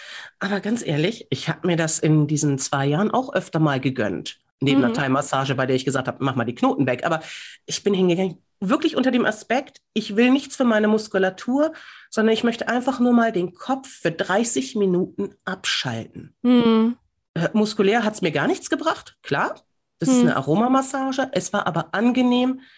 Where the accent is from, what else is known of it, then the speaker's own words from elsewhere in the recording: Northern Germany, Germany; Oder bei uns in Norddeutschland ist halt einfach, moin.